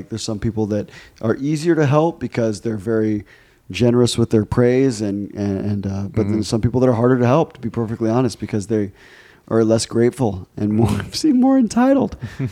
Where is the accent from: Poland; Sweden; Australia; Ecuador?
Ecuador; now in United States; So longtime listeners might know that I was raised in Ecuador. That was where I spent most of my childhood.